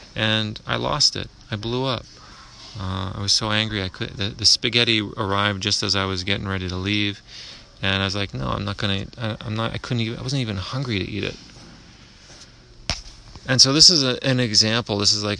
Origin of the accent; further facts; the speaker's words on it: United States; Yet me, as an American with my sense of privilege and thinking that things should happen in a certain time frame